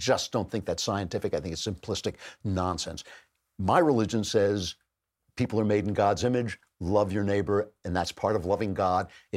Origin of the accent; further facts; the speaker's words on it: United States; I'm glad I'm an American who doesn't have to think like that.